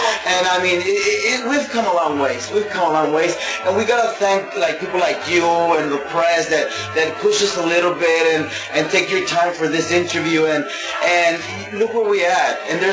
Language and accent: English; El Paso, Texas, United States; Born and raised in El Paso. That's where I'm born and raised, and that's where I did my schooling, and yeah, my family lives there, and I have six brothers and sisters.